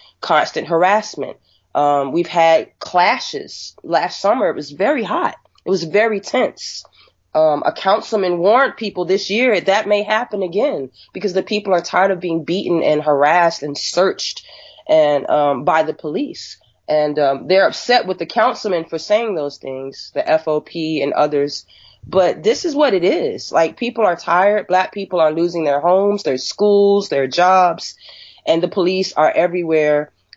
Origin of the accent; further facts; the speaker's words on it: Norfolk, Virginia, United States; now in Washington, United States; But I'm from originally from Norfolk, Virginia Beach area, and I've been back and forth in Washington, D.C. since the 90s